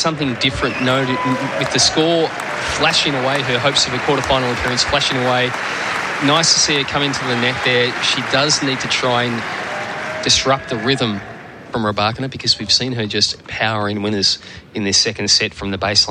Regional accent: Ballarat, Victoria, Australia; So I am from Ballarat, and Ballarat and Bendigo are about an hour away, both initially gold mining towns in the state of Victoria

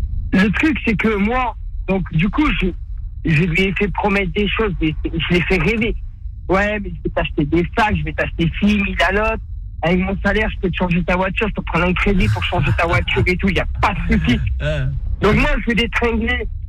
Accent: Montpellier, Occitanie, France; now in Charleville, France; Ah non, moi, à la base, je suis de Montpellier.

